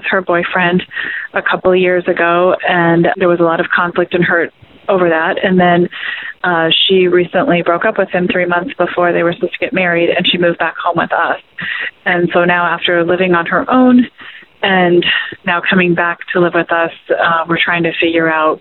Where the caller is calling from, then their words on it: Phoenix, Arizona, United States; I'm calling from Phoenix, Arizona.